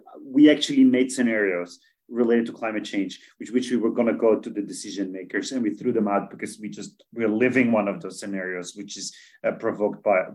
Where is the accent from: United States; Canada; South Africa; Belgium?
Belgium; in my home country, I'm originally from Belgium